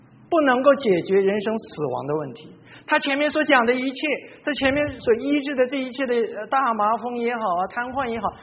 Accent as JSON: {"language": "Chinese", "country": "China", "said": "我们中国人讲说病急乱投医啊"}